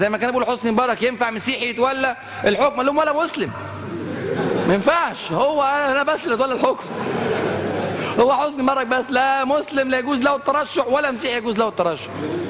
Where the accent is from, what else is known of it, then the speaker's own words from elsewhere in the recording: Egypt; عندنا في مصر